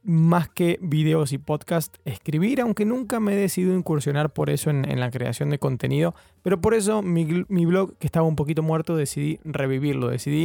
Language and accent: Spanish; Argentina; moved away as an adult; now in London, United Kingdom; ¿Por qué me fui de Argentina? Para los que no me conocen, soy un chico argentino viviendo en Londres hace un poquito más de 2 años ya.